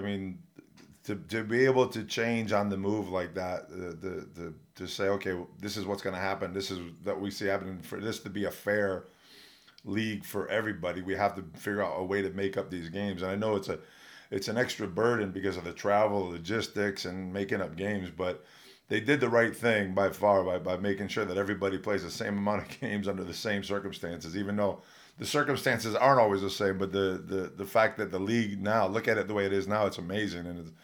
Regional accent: Rochester, New York, United States; I was from Rochester, New York. So we pretty much live the same type of weather.

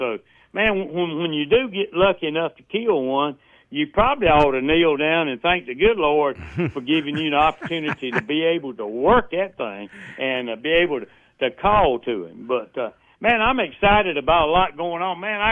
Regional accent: Evergreen, Alabama, United States; Well, and we're talking about Conecuh County, and that's in Evergreen. That's my home state.

